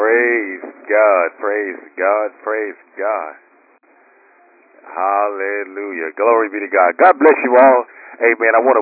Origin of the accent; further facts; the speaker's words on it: Gary, Indiana, United States; Now, I come from Gary, Indiana. You know, we used to be murder capital of the country.